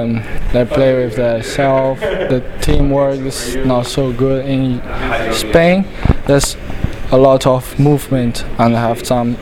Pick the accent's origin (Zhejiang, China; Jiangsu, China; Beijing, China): Jiangsu, China